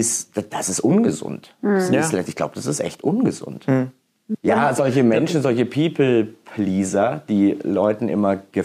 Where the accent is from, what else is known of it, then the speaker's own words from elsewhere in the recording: Hesse, Germany; ich bin ja aus dem Dorf in Hessen, da hat man so schöne Ausdrucksarten.